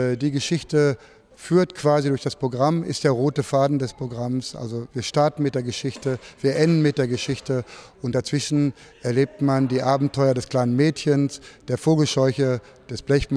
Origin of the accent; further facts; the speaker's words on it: Unna, North Rhine-Westphalia, Germany; Wir kommen aus Unna